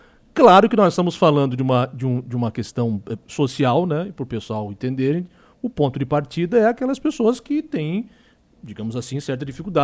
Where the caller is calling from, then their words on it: Bom Jesus, Brazil; resgatei um cachorro na rua, sou do Bom Jesus, se tem vaga.